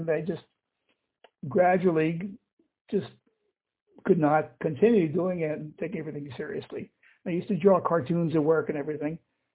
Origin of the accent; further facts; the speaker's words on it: Miami, Florida, United States; moved away as an adult; now in Israel; I grew up in Miami and I moved to Israel in 1980. So I'm here for over 40 years